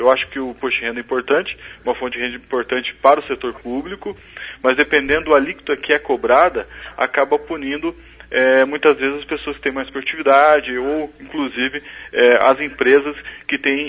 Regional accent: Brazil; quem sofre isso somos nós, brasileiros.

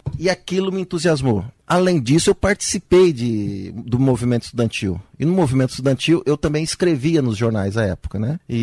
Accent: Guaraci, Paraná, Brazil; born there; Daí eu percebi que eu nasci em Guaraci. Guaraci deve ter 60 anos de idade.

